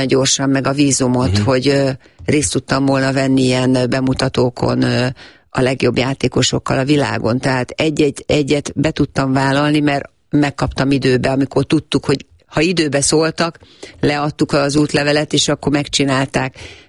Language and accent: Hungarian; Hungary; Én nagyon büszke vagyok, és voltam mindig is, hogy magyarként szerepeltem, vagy képviseltem az országomat. Tehát eszembe nem jutott, hogy mást képviseljek.